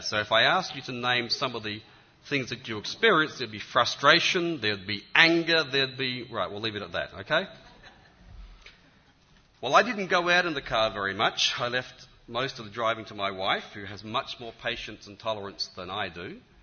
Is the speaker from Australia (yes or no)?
yes; Australia; accent: Australian; an Australian-American dictionary, because I think he was the only one who could really understand my accent.